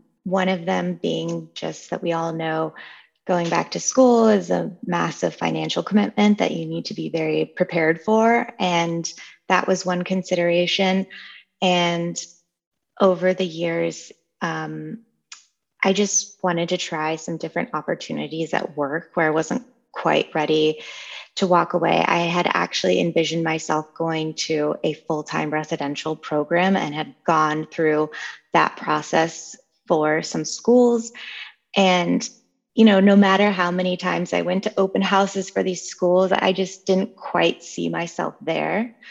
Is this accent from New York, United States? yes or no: no; California, United States; moved away as an adult; now in Washington, United States; Well, I grew up in California, and I moved out to DC about 5 or 6 years ago.